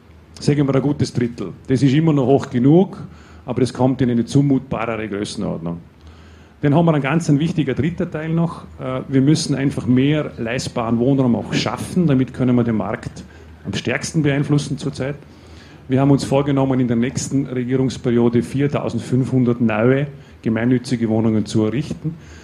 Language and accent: German; Vorarlberg, Austria; Wir fühlen uns wohl als eigenständige Vorarlberger, nicht als Schweizer. Wir pflegen gute Beziehungen mit der Nachbarschaft. Aber wir sind natürlich auch gesunde Österreicher